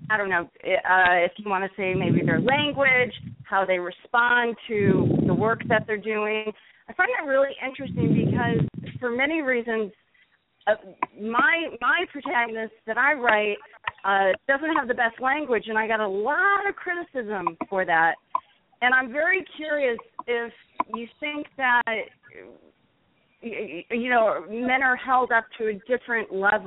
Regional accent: Ireland; But then again, I'm Irish

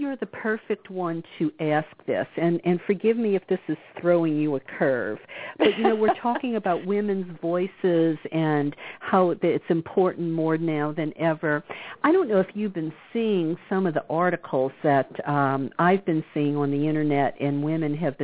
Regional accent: the South, United States; When I grew up in the South, we were told women don't get angry.

